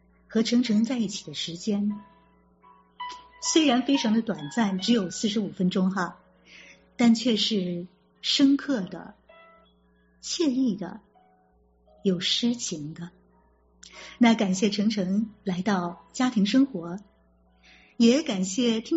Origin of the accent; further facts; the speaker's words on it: Guilin, Guangxi, China; 我的家乡桂林就是一个雨水很多的城市